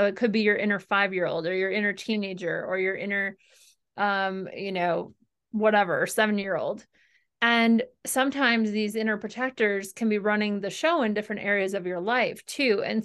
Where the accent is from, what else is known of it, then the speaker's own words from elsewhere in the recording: Midwest, United States; I grew up in the Midwest. And so, you know, I grew up in the land of cheese.